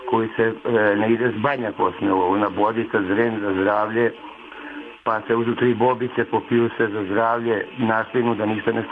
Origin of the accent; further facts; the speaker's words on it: Lapovo, Šumadija, Serbia; Ne, mi smo iz sela Lapova, ne kupujemo, imamo šumu svoju